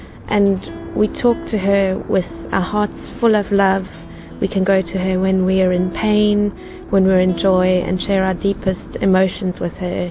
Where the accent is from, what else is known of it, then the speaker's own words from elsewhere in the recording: South Africa; I'm from South Africa